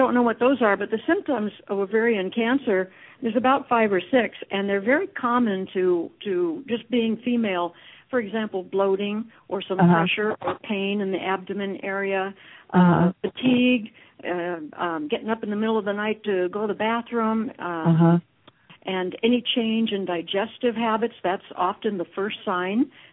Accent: Los Angeles, California, United States; born there; Well, I was born in Los Angeles, and I was privileged to have a mentor.

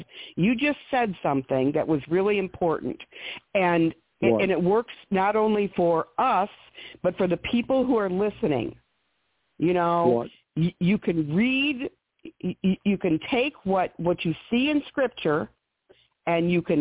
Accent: United States; I was raised in the United States all my life. English is not my second language.

